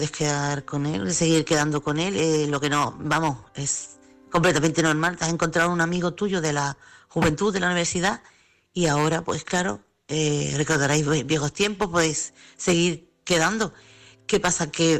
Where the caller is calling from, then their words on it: Chiclana, Andalusia, Spain; corresponsal de Chiclana.